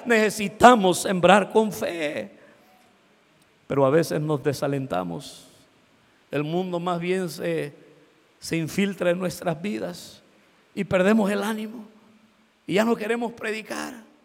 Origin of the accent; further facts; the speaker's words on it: United States; yo crecí en Estados Unidos, mi adolescencia, de mis 10 años a mis 20 años.